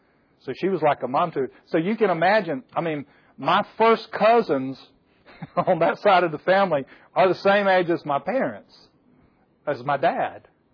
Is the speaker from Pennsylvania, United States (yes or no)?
no; Port St. Joe, Florida, United States; So, I am from Port St. Joe